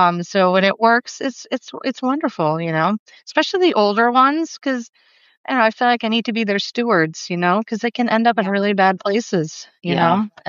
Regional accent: Danvers, Massachusetts, United States; In Danvers, Massachusetts, which is just outside of, northeast of Boston.

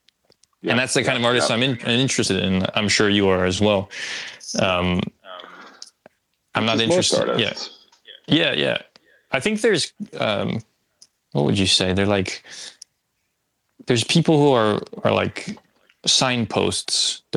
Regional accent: Wayne, New Jersey, United States; born there; I live in Rutherford, New Jersey, but I was born in Wayne, New Jersey.

